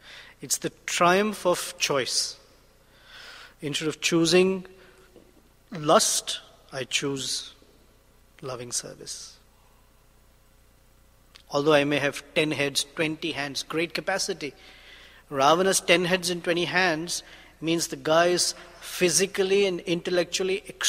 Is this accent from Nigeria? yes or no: no; India; I don't know if see, most of you are American. I grew up in India, okay? And this is the picture of America I grew up with in one sense.